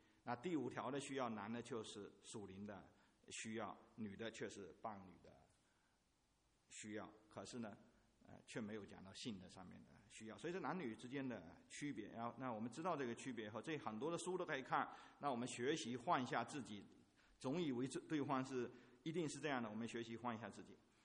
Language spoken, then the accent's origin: Chinese; China; 我们大陆人把配偶叫成爱人是很有道理的